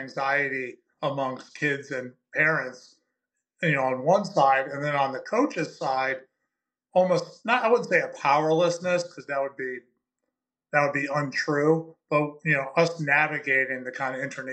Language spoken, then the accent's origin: English; New York, United States; accent: Long Island; So if you hate the sound of my Long Island accent, you can check off right now.